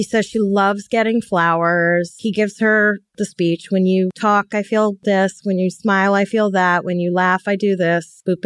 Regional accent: Brooklyn, New York, United States; It's a Long Island thing. I'm from Brooklyn. What do you want?

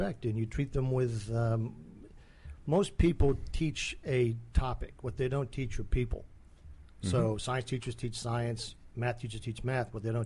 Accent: Saudi Arabia; I grew up in Saudi Arabia.

